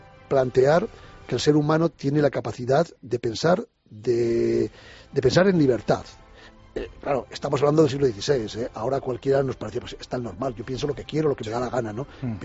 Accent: Aragon, Spain; mi paisano, yo soy aragonés como era, Miguel Servet.

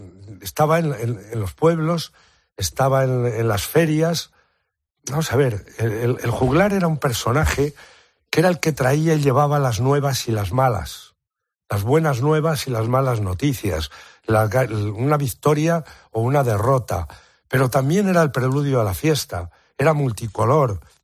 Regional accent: Castilla-La Mancha, Spain; Y tú y yo, que somos de la Alcarria

